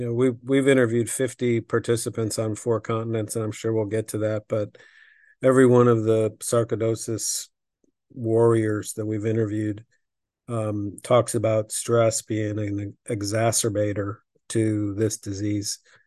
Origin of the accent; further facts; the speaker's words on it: Victor, New York, United States; For me, growing up in Victor, older sister Margie, shout out to Margie, and younger brother Doug, my parents. It was just a wonderful place and time to grow up.